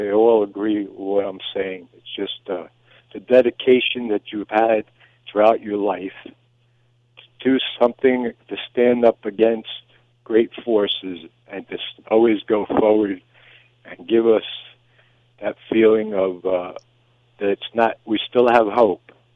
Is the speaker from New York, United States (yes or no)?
yes; New York, United States; now in Florida, United States; I come from New York, so I really haven't made too many friends